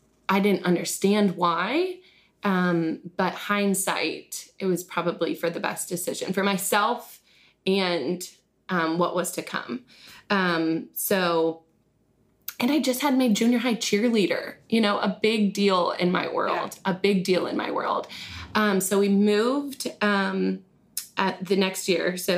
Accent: Colorado, United States; born there; also born or lived in Pennsylvania / Atlanta / Texas; You know, I was born in Colorado, moved to Pennsylvania, moved to Atlanta, and then moving to Texas.

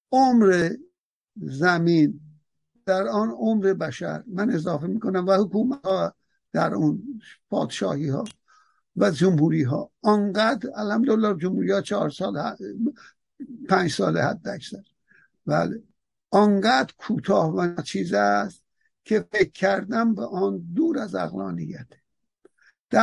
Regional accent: Azerbaijan, Iran; نه که من آذربایجانی ایرانی هستم

